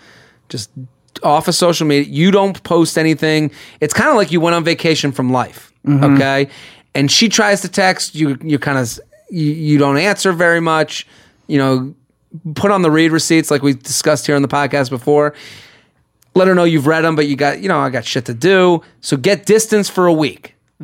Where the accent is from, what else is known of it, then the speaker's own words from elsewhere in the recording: Massachusetts, United States; Literally, I'm from outside of Boston.